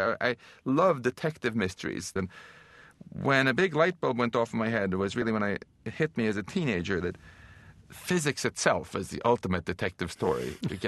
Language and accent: English; Stockholm, Stockholm County, Sweden; And he won a free trip to my hometown of Stockholm.